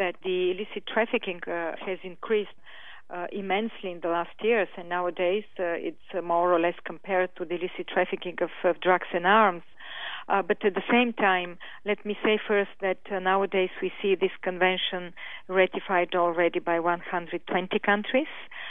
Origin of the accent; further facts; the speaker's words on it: Bulgaria; I come from the Balkans. I'm Bulgarian. This is my country of origin.